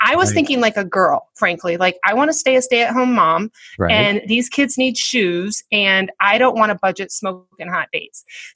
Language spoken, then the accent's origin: English; Michigan, United States; So I was born and raised in Michigan, met my husband right out of college